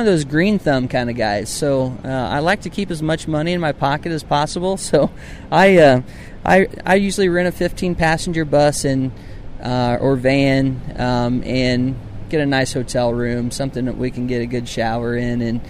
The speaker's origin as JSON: {"language": "English", "town": "Huntington", "region": "Indiana", "country": "United States", "also_born_or_lived": "Fort Wayne", "said": "I'm from Fort Wayne, Indiana, Huntington, Indiana, matter of fact, and being in the Midwest, you know, that style of music just fits me"}